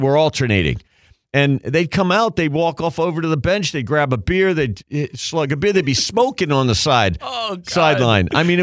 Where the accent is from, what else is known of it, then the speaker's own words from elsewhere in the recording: Washington, District of Columbia, United States; I'm from Washington, D.C., grew up there, went to school there.